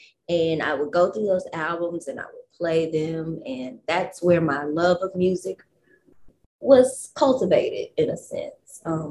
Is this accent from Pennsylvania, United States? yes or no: no; Dallas, Texas, United States; now in New Orleans, United States; I grew up in Dallas, Texas.